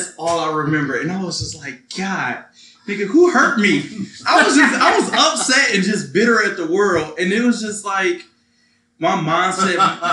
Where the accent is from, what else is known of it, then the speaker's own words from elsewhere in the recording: Detroit, Michigan, United States; now in Atlanta, United States; I'm from Detroit.